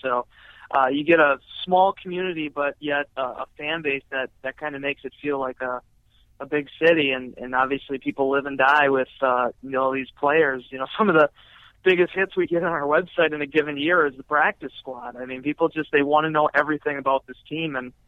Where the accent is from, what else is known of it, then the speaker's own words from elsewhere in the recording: Green Bay, Wisconsin, United States; Yeah, you know, that's the big thing is I'm from Green Bay